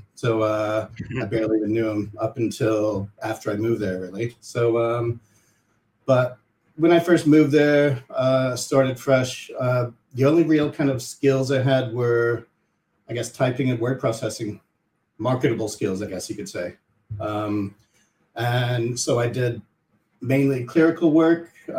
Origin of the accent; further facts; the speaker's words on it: Kentucky, United States; it all kind of began when I grew up in Kentucky, as you mentioned, the youngest of 10 children.